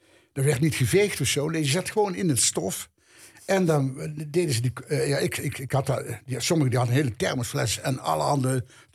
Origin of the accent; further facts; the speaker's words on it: Amsterdam, North Holland, Netherlands; born there; omdat het ook in Amsterdam was. Dat was mijn geboorteplaats.